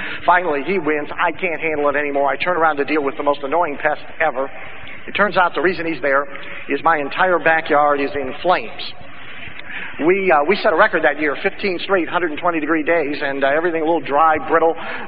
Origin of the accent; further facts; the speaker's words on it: Midwest, United States; I grew up in the Midwest where we have coal mining